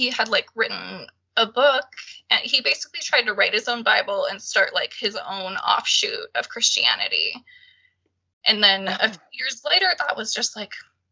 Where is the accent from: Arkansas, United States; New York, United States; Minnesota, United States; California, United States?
Minnesota, United States; I grew up in Minnesota and they were just right across the border in Wisconsin.